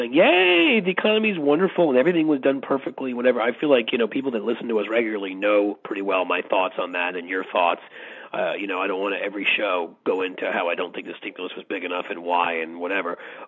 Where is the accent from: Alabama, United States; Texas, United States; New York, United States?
New York, United States; I could speak to this as a Midwesterner, sort of, you know, I'm still a New Yorker, but I try to pretend anyhow.